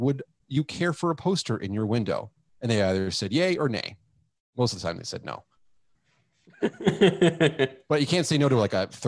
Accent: Aurelia, Ontario, Canada; I'm from Aurelia, Ontario.

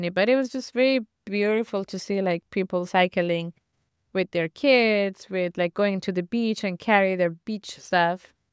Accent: Iran; Felt good to see Dutch people going back to my home country and appreciate it.

